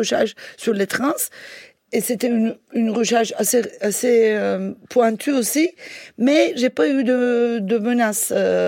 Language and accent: French; Turkey; je suis turque, je ne connais pas bien le kurde